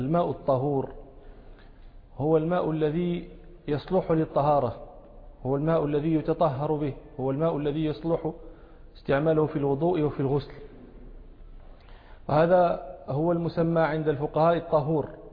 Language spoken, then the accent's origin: Arabic; Morocco; عندنا في المغرب